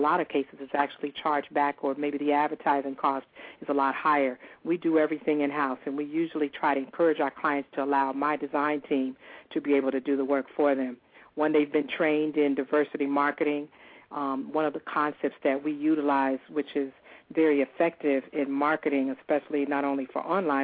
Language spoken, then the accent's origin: English; Compton, California, United States; I grew up in Compton.